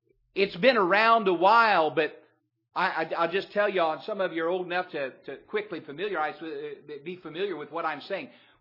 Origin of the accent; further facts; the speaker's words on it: United States; I'm glad I'm an American.